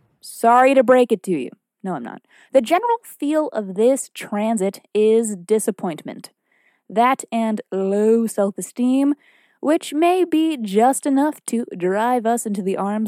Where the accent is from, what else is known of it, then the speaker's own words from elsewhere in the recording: Salem, Massachusetts, United States; born there; It is almost Halloween here in the United States, and as I was born in Witch City, Salem, Massachusetts